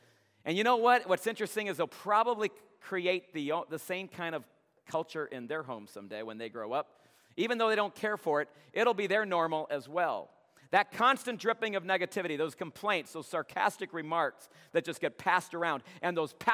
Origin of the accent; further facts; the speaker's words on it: Canada; I am a Canadian, eh? I haven't lost that. I've lost some other things, but I do still retain my Canadian heritage. I have two passports.